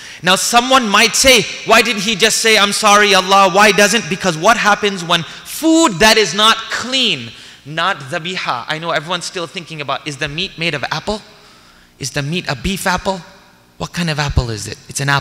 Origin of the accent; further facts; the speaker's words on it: United States; I'm going to go with apple. Why not? We grew up in America.